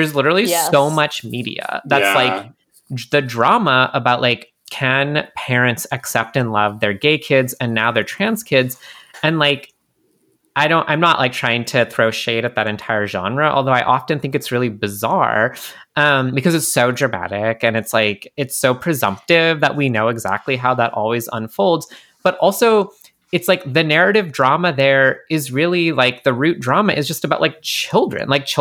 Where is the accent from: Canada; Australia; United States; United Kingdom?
Canada; because I'm Canadian